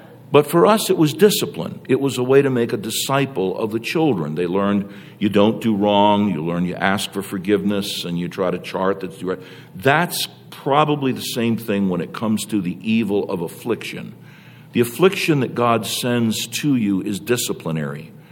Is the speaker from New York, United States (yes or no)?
yes; New York, United States; No, I'm from New York. New Yorkers don't know how to ask questions.